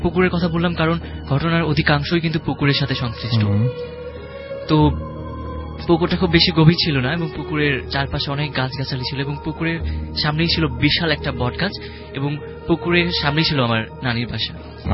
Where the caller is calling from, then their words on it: Dhanmondi, Dhaka Division, Bangladesh; ধানমন্ডি থেকে এসেছি।